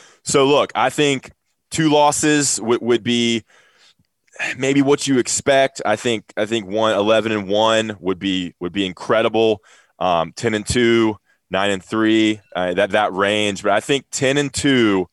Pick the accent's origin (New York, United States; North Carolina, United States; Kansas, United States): North Carolina, United States; Greensboro; Growing up in Greensboro, you cheer for UNC and you cheer for, you know, Wake down the road